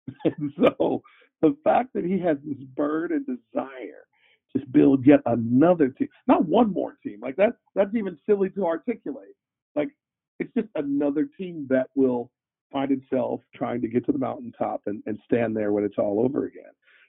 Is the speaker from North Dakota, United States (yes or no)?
no; Cleveland, Ohio, United States; I grew up in Cleveland